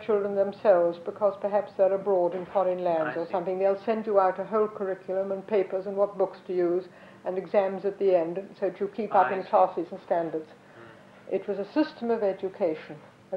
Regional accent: Knebworth, East of England, United Kingdom; born or raised there; also born or lived in London

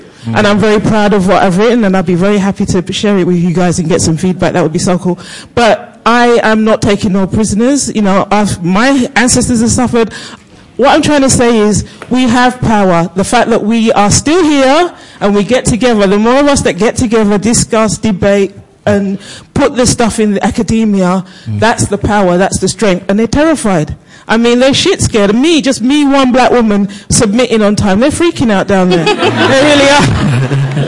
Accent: London, United Kingdom; I come from the streets. I was brought up in South London, raised on a council estate

